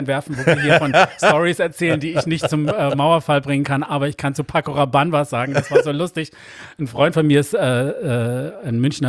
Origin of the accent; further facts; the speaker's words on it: England, United Kingdom; moved away as an adult; now in Berlin, Germany; Ich bin ja auch in England groß geworden